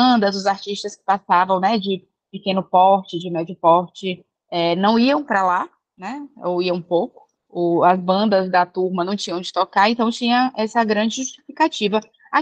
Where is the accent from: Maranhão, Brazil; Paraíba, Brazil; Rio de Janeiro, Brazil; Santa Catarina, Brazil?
Paraíba, Brazil; now in Salvador, Brazil; Eu sou paraibana, vim morar em Salvador em 2010